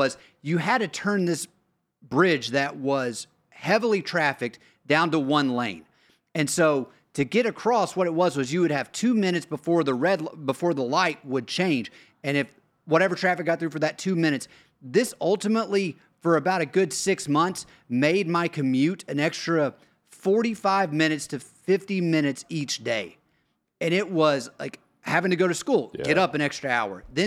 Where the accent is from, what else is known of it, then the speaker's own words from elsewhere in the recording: Lenoir City, Tennessee, United States; So where I grew up in Lenoir City, we lived across the dam